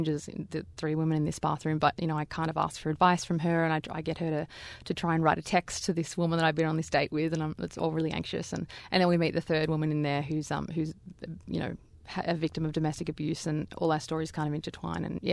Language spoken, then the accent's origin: English; Melbourne, Victoria, Australia; I'm from Melbourne originally